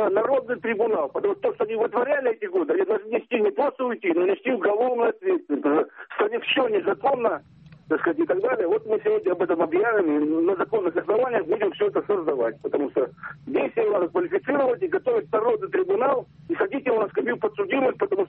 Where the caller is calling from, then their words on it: Perm, Perm Krai, Russia; Город Пермь.